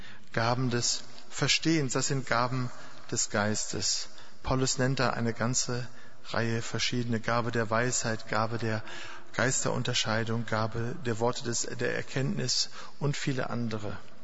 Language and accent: German; Duisburg, North Rhine-Westphalia, Germany; ich war noch Student in Marburg und fuhr immer in meine Heimatstadt, eine der schönsten Städte Deutschlands, im Ruhrgebiet, Duisburg